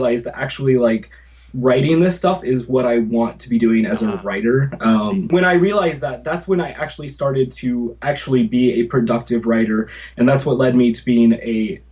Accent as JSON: {"language": "English", "region": "Missouri", "country": "United States", "tie": "born or raised there", "lives_now": "St. Louis, United States", "said": "Well, I grew up in a small town in Missouri, a bit south of St. Louis, where I live now."}